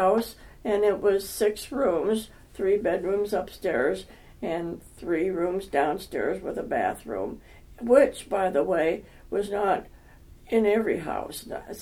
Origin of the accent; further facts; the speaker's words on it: Endeavor, Pennsylvania, United States; born there; I was born in 1919 in Forest County, Pennsylvania.